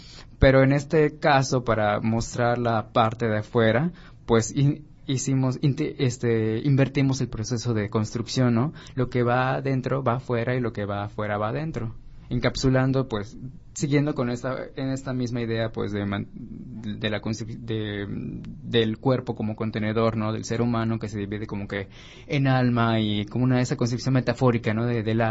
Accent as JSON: {"language": "Spanish", "region": "Campeche", "country": "Mexico", "lives_now": "Mérida, Mexico", "said": "como yo no soy, digamos, de aquí de Mérida, sino soy de Campeche"}